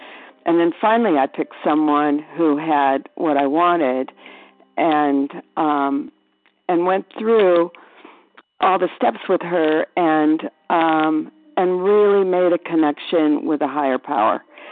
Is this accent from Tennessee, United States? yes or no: no; Arizona, United States; I'm from Arizona.